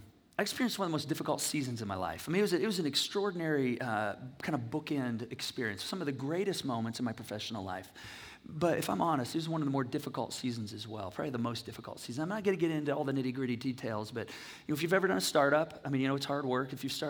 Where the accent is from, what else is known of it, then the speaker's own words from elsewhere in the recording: Michigan, United States; I grew up in Michigan. We lived on the Manistee and Ausable rivers in the summer